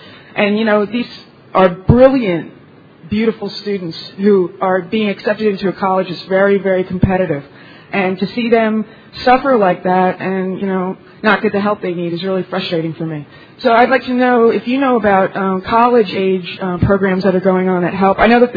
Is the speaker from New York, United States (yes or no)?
yes; Ithaca, New York, United States; I'm an alcoholic from Ithaca, New York.